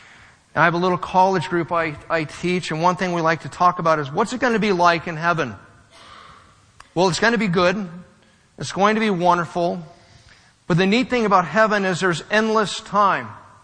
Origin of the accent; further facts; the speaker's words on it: Fremont, California, United States; And I am really happy to be back in NorCal. I'm from NorCal. I grew up in Fremont. I raised my family mostly in Fremont.